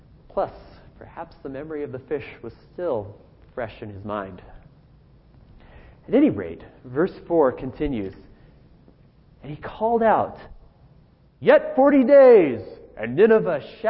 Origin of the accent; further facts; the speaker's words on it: Montana, United States; also born or lived in Phoenix; Now, I think a lot of you know that I come from a small town in Montana. And I was born in Phoenix, but I've lived much of my life in a town of about 7,000 people.